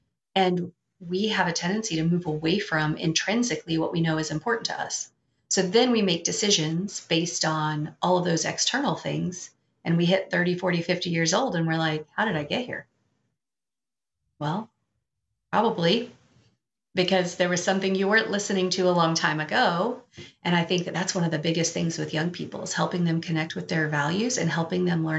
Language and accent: English; Beaufort, South Carolina, United States; I'm from Beaufort, South Carolina. It's very small.